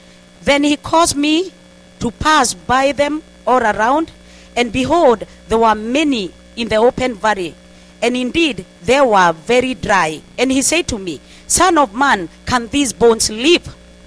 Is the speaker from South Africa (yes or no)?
no; Kenya; now in California, United States; And I come from California, as the man of God said, and of course, originally from Kenya.